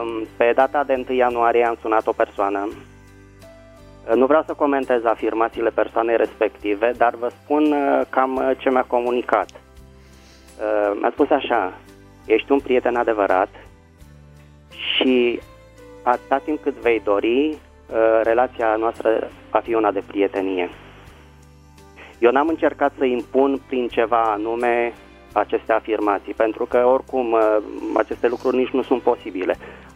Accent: Bucharest, Romania; din București

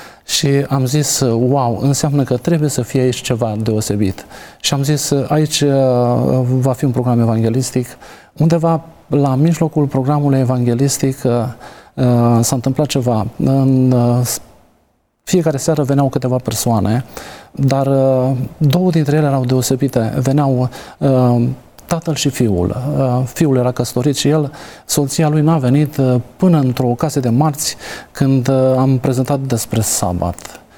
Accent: Gătaia, Timiș County, Romania; Județul Timiș, localitatea Gătaia, undeva în partea Banatului, o parte mai călduroasă și din punct de vedere geografic, dar și al inimii

